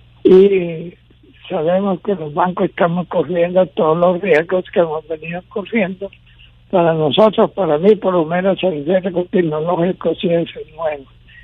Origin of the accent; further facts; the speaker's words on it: Honduras; antes que ser banquero, soy hondureño.